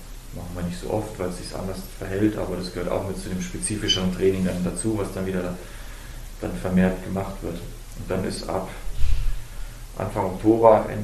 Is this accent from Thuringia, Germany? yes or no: yes; Oberhof, Thuringia, Germany; Ich bin halt Oberhofer, bin Thüringer und dieses Bundesland hat mich auch groß gemacht.